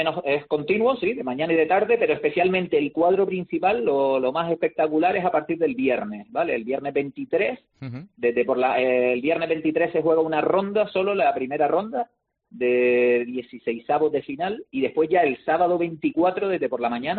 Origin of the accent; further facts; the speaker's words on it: Canary Islands, Spain; Como canario, pues me encantaría que las parejas de aquí, que algunas lleguen lo más alto posible.